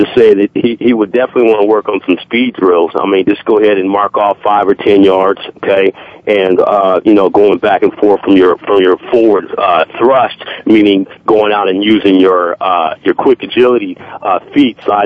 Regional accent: Bakersfield, California, United States; I'm from Bakersfield, California

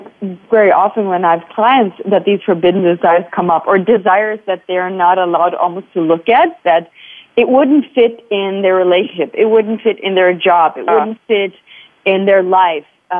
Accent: Germany; And I grew up in Germany at that point when I was getting in puberty, and it was a lot of boxes, a lot of structures, a lot about being right and appropriate.

